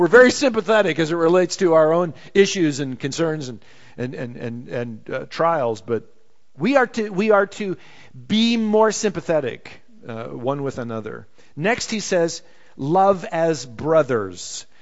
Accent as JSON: {"language": "English", "region": "Minnesota", "country": "United States", "tie": "born or raised there", "said": "and I was raised in Minnesota"}